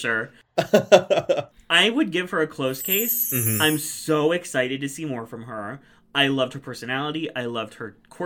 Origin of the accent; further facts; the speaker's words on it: United States; me, it's me, I'm stupid American.